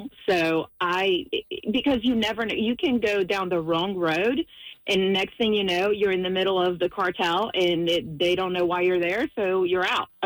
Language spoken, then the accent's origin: English; Brazil; now in United States; I'm originally from Brazil